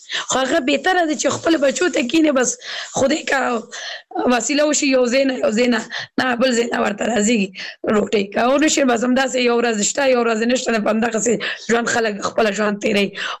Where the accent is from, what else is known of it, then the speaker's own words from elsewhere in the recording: Kabul, Afghanistan; زه اوس بله ولایت کې اوسېږم، زه پخپله د کابل ولایت نه یم.